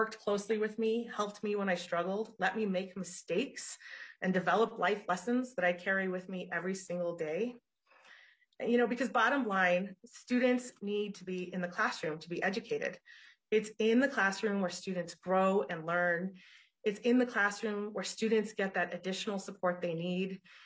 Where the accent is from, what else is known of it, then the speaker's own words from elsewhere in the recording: Albuquerque, New Mexico, United States; Well, I grew up in Albuquerque, New Mexico. I am Chicana or Latina. I was raised very working class, Catholic poor.